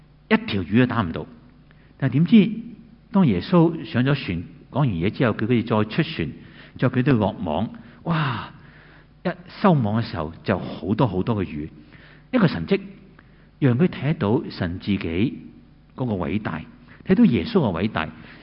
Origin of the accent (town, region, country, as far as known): Hong Kong